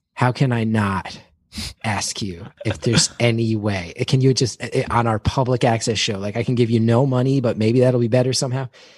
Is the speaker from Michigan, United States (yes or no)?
no; New Jersey, United States; And it's just about my massive amount of love for my home state.